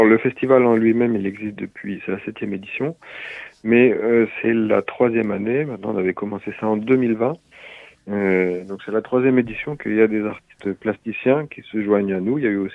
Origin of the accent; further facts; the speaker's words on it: Nouvelle-Aquitaine, France; moi je suis originaire de la Creuse.